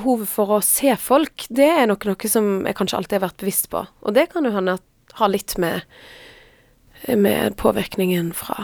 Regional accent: Frekhaug, Vestland, Norway; Jeg husker jeg snakket om når jeg vokste opp, at vannet på Frekkhaug var faktisk veldig god kvalitet på.

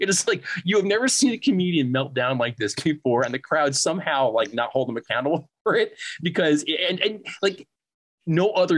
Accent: Pennsylvania, United States; I grew up near Philadelphia. So I get the whole Philadelphia.

